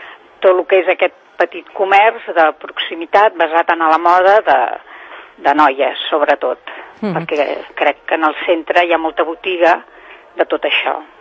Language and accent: Catalan; Sabadell, Catalonia, Spain; jo sóc de Sabadell